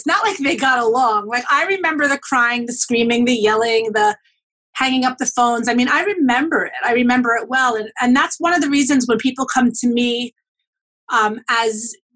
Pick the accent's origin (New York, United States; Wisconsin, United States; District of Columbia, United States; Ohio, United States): New York, United States; New York City; So, I grew up in New York City in the later 70s and 80s, and at the time where I was a kid, I went to public school in Brooklyn